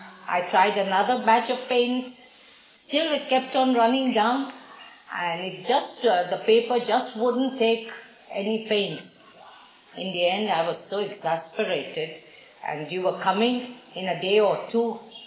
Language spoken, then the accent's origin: English; Karachi, Sindh, Pakistan; originally we are from Karachi, from Pakistan.